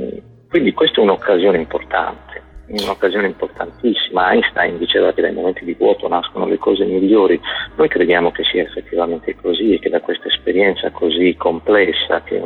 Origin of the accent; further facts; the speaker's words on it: Sardinia, Italy; in più siamo sardi, siamo testardi, lo siamo io, lo sono io, lo sei tu, lo siamo noi sardi in genere.